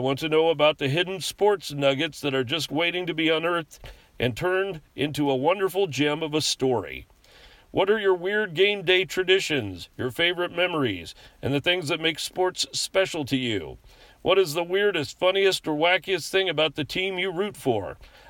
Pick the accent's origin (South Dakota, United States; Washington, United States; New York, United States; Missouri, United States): Washington, United States; I was born and raised near Seattle and learned to love sports through a childhood obsession with the Seattle Mariners and Seahawks.